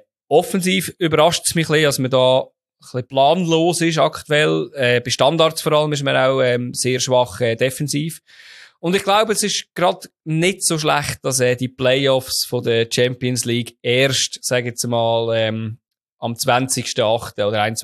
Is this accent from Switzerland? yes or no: yes; Switzerland; Das ist halt sehr ähnlich wie auch, Servet bei uns in der Schweiz, oder?